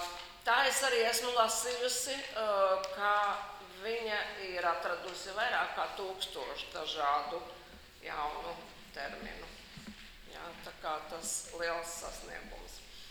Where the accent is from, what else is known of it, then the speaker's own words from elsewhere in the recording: Kauguri, Valmiera Municipality, Latvia; mēs nākam no Kauguriem pie Valmieras